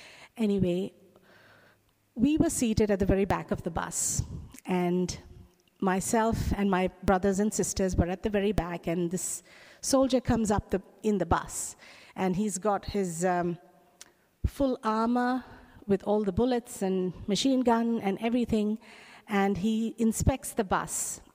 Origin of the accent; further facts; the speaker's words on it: Kuwait; I was born in Kuwait. My parents had moved to Kuwait for work, and we ended up growing there.